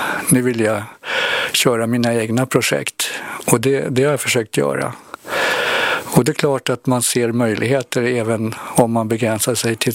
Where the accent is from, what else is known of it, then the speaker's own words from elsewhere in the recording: Stockholm, Stockholm County, Sweden; Ja, jag är född och uppvuxen i Stockholm. Så mina första 42, de tillbringar jag i Stockholm då.